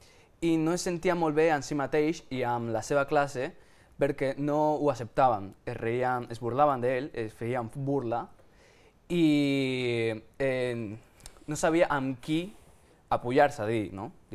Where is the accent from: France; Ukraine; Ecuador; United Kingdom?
Ecuador; Catalan is a second language; now in Spain; que no som d'aquí d'Espanya, sinó d'un altre país. Jo, per exemple, sóc d'Equador.